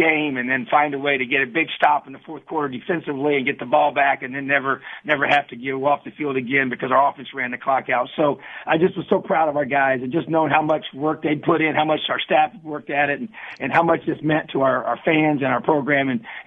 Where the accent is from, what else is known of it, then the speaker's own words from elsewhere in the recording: New Castle, Indiana, United States; it meant so much to me to represent my home state. And like you said, I've been a high school coach in this state for 10 years. And and played my high school football here. My dad was my high school coach, and being from Newcastle